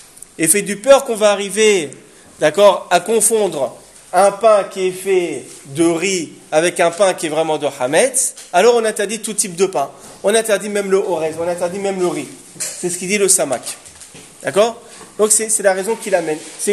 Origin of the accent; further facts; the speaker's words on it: Morocco; Je suis un séfarade. Je suis marocain. Bon, je suis un séfarade.